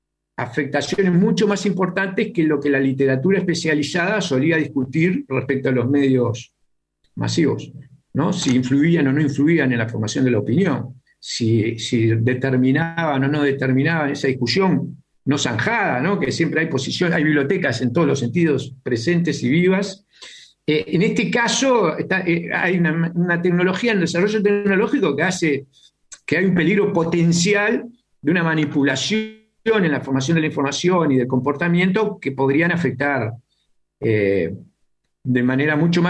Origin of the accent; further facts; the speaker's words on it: Uruguay; Acá voy a hablar como uruguayo